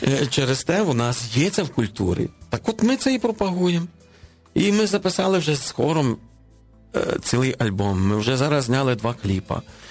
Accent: Western Ukraine, Ukraine; Я з Західної України.

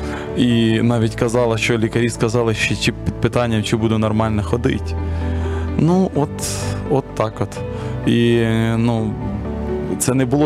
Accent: Tomakivka, Dnipropetrovsk Oblast, Ukraine; Я родом з Дніпропетровщини, з півдня, з Томаківки.

